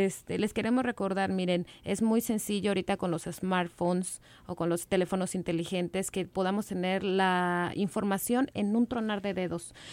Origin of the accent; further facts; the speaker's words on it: Mexico; queremos estar, como ciudadanos mexicanos, queremos estar a la altura